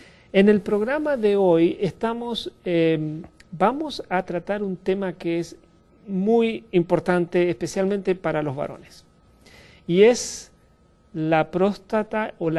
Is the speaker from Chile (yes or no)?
yes; Chile; born there; Mis raíces vienen de Sudamérica. Si hay alguien en Sudamérica mirándonos, va a entender esto. Yo nací en Chile